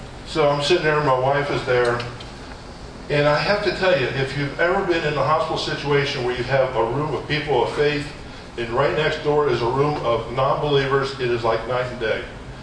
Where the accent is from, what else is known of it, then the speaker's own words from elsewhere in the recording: Fort Thomas, Kentucky, United States; now in Georgia, United States; I'm from Northern Kentucky, from Fort Thomas and Newport.